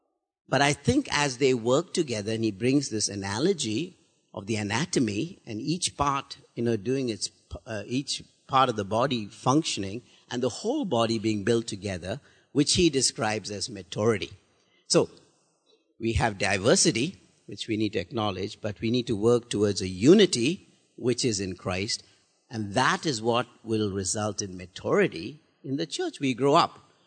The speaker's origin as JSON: {"language": "English", "country": "India", "tie": "born or raised there", "second_language": "English", "said": "I grew up in India, born, bred, almost dead in India at one time."}